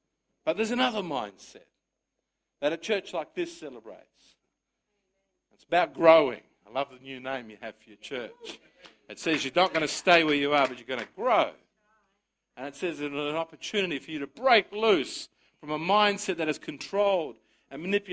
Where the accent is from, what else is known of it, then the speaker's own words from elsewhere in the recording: Australia; My parents came here as migrants. I was born in Australia, but my parents both migrated to this country. And I can well still remember as a young boy growing up in Australia when migration was just beginning